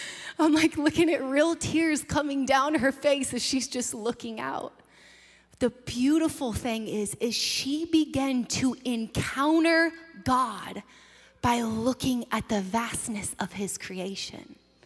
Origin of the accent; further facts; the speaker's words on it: Washington, United States; And so we grew up in the Pacific Northwest, just north of Seattle, and it is beautiful up there.